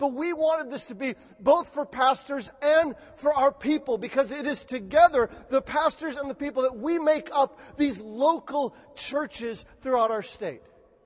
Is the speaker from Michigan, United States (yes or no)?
yes; Lansing, Michigan, United States; also born or lived in Detroit; I grew up in Michigan. I was born in Detroit. And on the day after Christmas, I remember this as just a four-year-old packing my things.